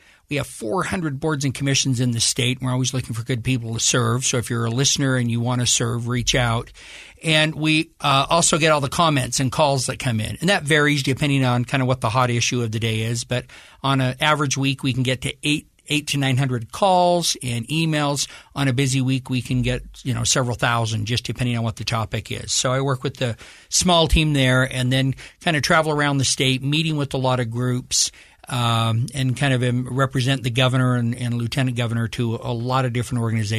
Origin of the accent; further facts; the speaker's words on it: Ferron, Utah, United States; I grew up in Farron, Utah. I am totally proud of my wonderful hometown of Farron. So I grew up in Farron, Utah, milking cows at the Lemons Dairy